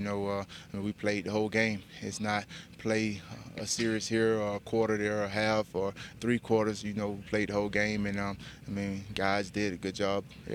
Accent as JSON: {"language": "English", "region": "Florida", "country": "United States", "tie": "born or raised there", "said": "growing up in Florida, it's always hot down there."}